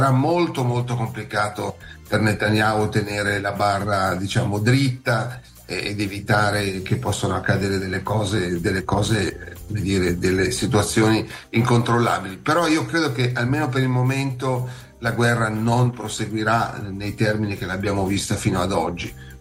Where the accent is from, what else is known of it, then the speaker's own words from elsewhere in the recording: Switzerland; sono svizzero e quindi non devo fare il tipo per nessuno